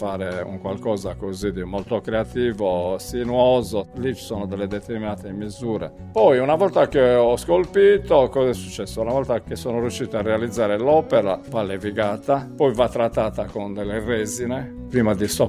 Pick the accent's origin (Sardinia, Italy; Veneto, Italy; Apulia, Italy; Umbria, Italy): Sardinia, Italy; sarebbe bello fare qualcosa relativo al discorso Sardegna, perché siamo sardi